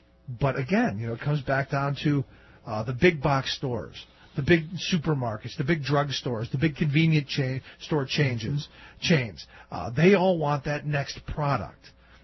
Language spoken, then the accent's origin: English; Cleveland, Ohio, United States; born or raised there